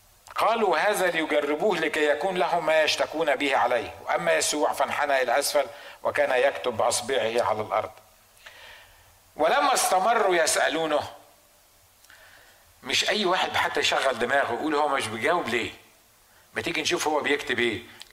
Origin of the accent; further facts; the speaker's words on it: Egypt; عندنا في مصر